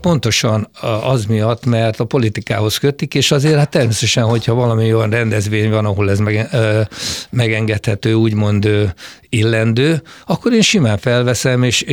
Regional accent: Hungary; mindig kérdezték, hogy mi milyen nemzetiségűek vagyunk, azt hitték, németek vagyunk, hogy én szőke voltam, a nővérem is ki, és akkor mondták, hogy magyarok

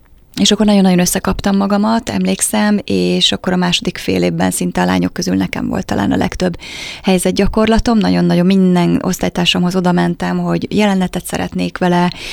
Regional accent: Kaposvár, Somogy, Hungary; Az útnak az eleje a nulladik kilométer kő, talán így lehet mondani, a Kaposvár. Ott születtem, kaposvári születésű vagyok

